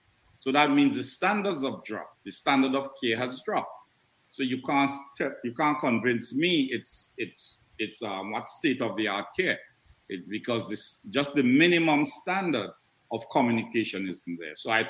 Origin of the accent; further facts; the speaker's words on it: Marigot, Saint Andrew Parish, Dominica; And well, I'm from Marigot, and I couldn't help out in the Creole either.